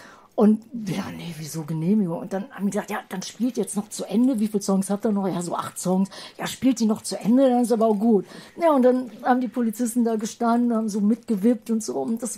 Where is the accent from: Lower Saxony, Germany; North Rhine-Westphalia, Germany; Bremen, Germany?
North Rhine-Westphalia, Germany; Düsseldorf; ich komme ehemals aus Düsseldorf